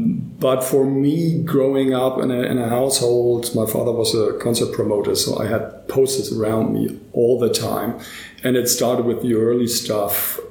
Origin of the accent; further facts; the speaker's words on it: Hamburg, Germany; And I was born and live in Hamburg.